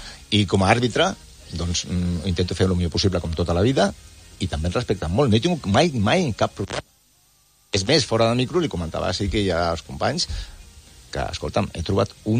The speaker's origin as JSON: {"language": "Catalan", "town": "El Prat de Llobregat", "region": "Catalonia", "country": "Spain", "said": "sí que és cert que els que som pretencs i els que som del Prat som molt del Prat, eh?"}